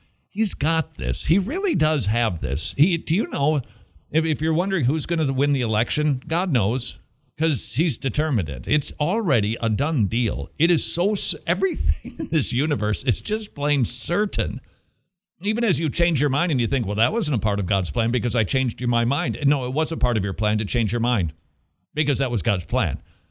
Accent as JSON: {"language": "English", "region": "Minnesota", "country": "United States", "lives_now": "Atlanta, United States", "said": "Sorry for gloating to my home state, but the next time I complain about my humidity, I'm just going to think about, oh yeah, it's probably snowing right now in Minnesota."}